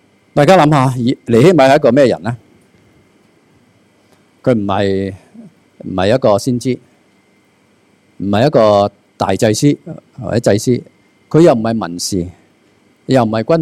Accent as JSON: {"language": "Cantonese", "country": "Hong Kong", "said": "其实尼希米同我哋差唔多，好似我哋香港人咁样"}